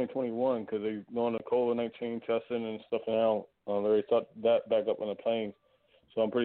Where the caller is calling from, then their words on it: Baltimore, Maryland, United States; No, I'm calling from Baltimore, Maryland. … one half of World Quest Radio Radio Show.